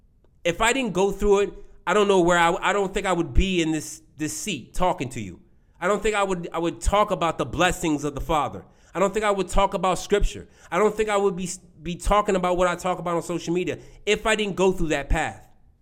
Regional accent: La Plata, Maryland, United States; So we both grew up in Maryland. I grew up in La Plata.

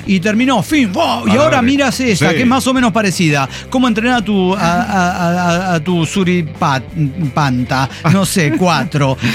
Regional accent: Monterrey, Nuevo León, Mexico; Además, como buena regia, uno aprovecha los momentos de clima, ¿no?

